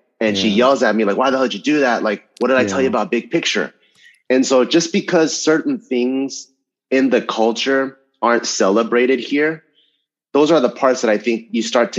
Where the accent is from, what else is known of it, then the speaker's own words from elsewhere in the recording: Cerritos, California, United States; So growing up in Cerritos, I would say it's pretty middle class, pretty diverse.